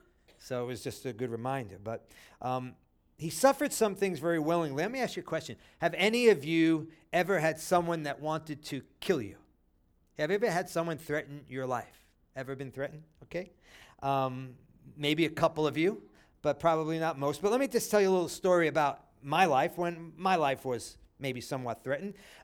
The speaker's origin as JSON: {"language": "English", "town": "Flatbush", "region": "New York", "country": "United States", "said": "Now, these were guys from Canarsie. That's a neighborhood. It won't make a lot of sense to you. I'm from Flatbush. They're from Canarsie."}